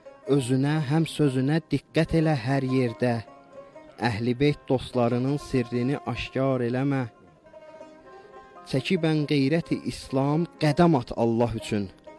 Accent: Baku, Azerbaijan; Azərbaycandan gəlmişik, Bakıdan gəlmişik.

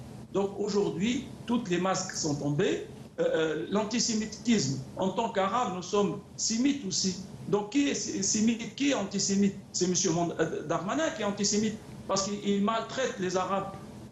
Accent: France; je suis français comme vous, c'est-à-dire français, c'est-à-dire méditerranéen.

